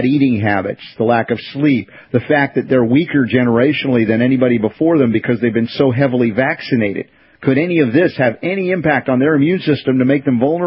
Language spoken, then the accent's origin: English; United States; and again, I count myself as an American, but man, hopefully not as stupid as I once was